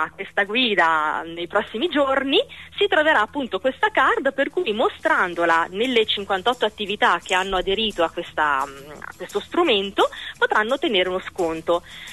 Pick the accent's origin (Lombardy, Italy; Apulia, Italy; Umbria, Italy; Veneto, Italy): Lombardy, Italy; Castel Goffredo; io sono di Castelgoffredo, quindi considerate solo da noi cosa c'è